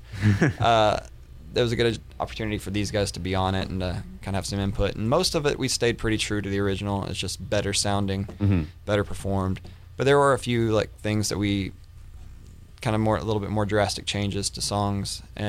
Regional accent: Texas, United States; also born or lived in Nashville, United States; Well, I lived in Nashville for a year between 2002 and 2003. Mm-hmm. So I was from East Texas.

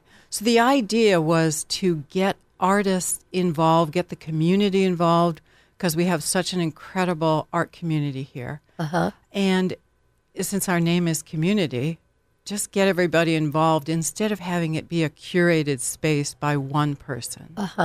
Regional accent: Los Angeles, California, United States; now in Laguna Beach, United States; Well, I moved here in the early 80s. I'm originally from Los Angeles.

